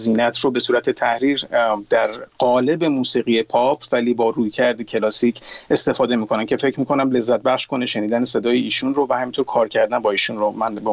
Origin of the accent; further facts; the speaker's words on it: Iran; به هر حال همه ما ایرانی هستیم